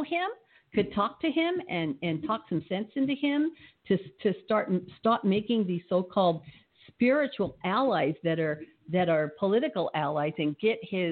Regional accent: Los Angeles, California, United States; I was raised in Los Angeles and born and raised there.

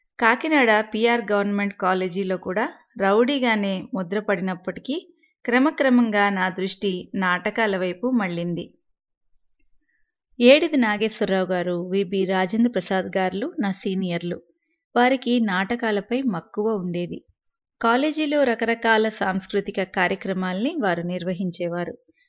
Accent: Chennai, Tamil Nadu, India; born there; 1942 మద్రాసులో పుట్టాను.

